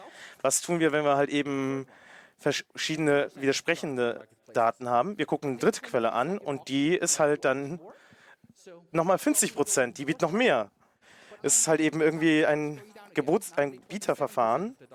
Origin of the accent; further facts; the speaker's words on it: Austria; weil in Österreich, wo ich herkomme, ist halt eben ein Problem